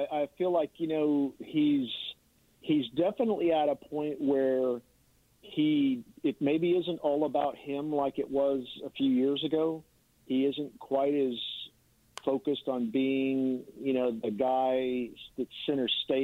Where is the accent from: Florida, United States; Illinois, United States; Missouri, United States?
Missouri, United States; Lee's Summit; He's from my hometown of Lee Summit here in Missouri